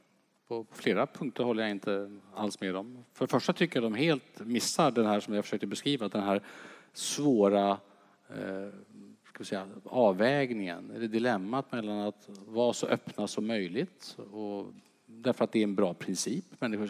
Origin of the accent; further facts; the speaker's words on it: Södermanland, Sweden; jag är uppvuxen utanför Eskilstuna.